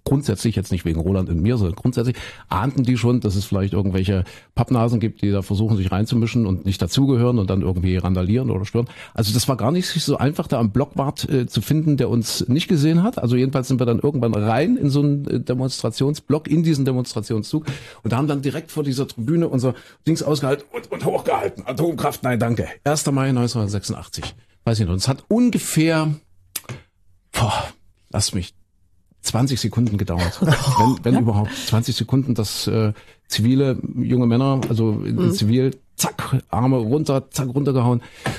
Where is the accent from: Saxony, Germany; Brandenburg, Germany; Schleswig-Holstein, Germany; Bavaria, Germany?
Saxony, Germany; Leipzig; ich muss öfter mal wieder nach Leipzig, meine alte Heimat.